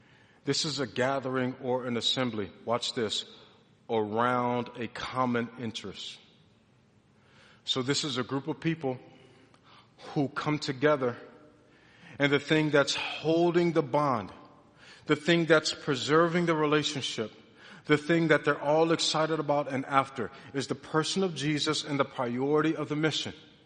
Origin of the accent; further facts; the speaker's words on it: Detroit, Michigan, United States; I ain't forgot that I'm from Detroit.